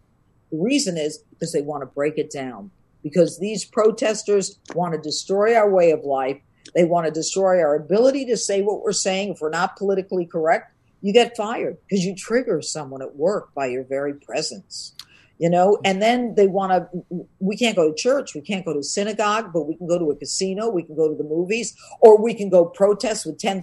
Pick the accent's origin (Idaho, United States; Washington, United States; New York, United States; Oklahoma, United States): New York, United States; I mean, I'm from New York.